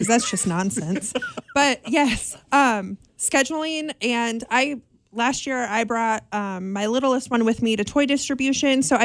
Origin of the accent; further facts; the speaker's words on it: Montana, United States; I'm born and raised in the Flathead Valley.